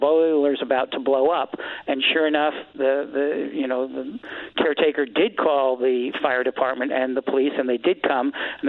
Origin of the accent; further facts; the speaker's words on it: New York, United States; I was raised outside of New York City.